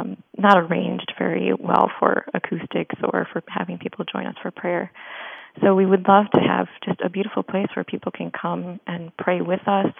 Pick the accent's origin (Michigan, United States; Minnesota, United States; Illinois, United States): Minnesota, United States; Osseo; I am, yes. I grew up in Osseo, so in the Brooklyn Park, Maple Grove area.